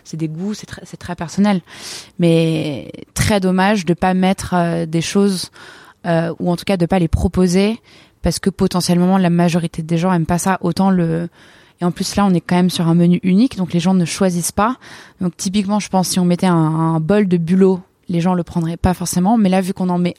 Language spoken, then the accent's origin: French; Arcachon, Nouvelle-Aquitaine, France; Moi, je viens d'Arcachon, donc on est très poisson.